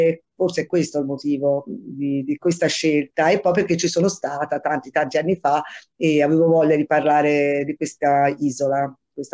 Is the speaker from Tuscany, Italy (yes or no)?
yes; Tuscany, Italy; io sono toscana nei miei posti, prima nell'isola d'Elba, poi in campagna vicino a Pisa.